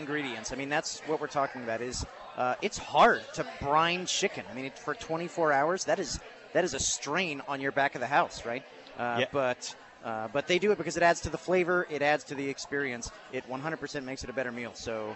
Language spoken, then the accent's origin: English; Nashville, Tennessee, United States; born there; I was born in Nashville.